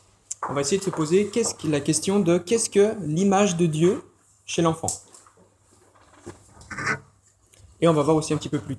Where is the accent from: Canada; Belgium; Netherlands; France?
France; Grand Est; j'ai 34 ans, je viens d'Alsace.